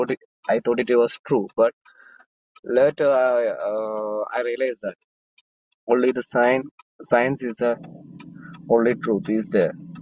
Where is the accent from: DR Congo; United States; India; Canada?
India; Kerala; I'm from Kerala, the most beautiful place in the world. Actually, I'm from Hinduism